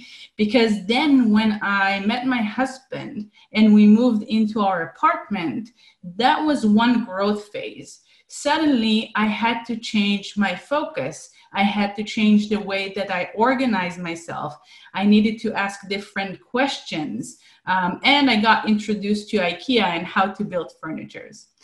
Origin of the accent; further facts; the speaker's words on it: Israel; I was born and raised in Israel